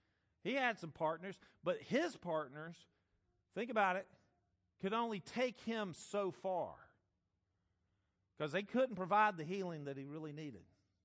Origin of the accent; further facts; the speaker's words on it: Ireland; A genetic disposition to drink. I'm Irish, right?